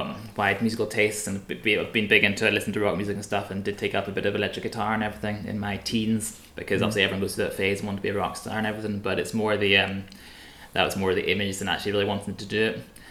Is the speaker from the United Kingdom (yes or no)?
yes; Northern Ireland, United Kingdom; moved away; Yeah, I've always seen myself as Irish.